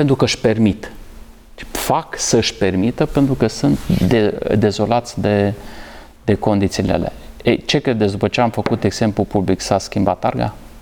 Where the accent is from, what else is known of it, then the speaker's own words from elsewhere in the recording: Suceava, Suceava County, Romania; o doamnă cu care am copilărit în Suceava